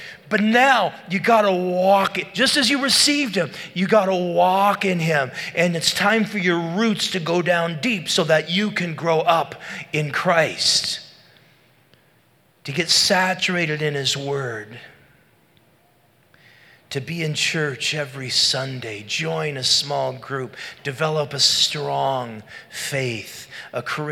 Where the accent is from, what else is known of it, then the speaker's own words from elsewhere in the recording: Moose Lake, Minnesota, United States; I went back to my hometown of Moose Lake, Minnesota.